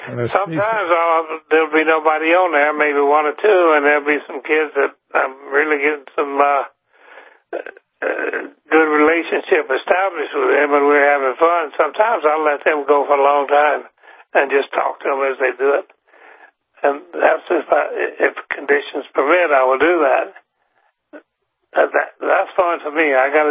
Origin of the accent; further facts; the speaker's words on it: Louisiana, United States; Well, I was born and raised in Louisiana.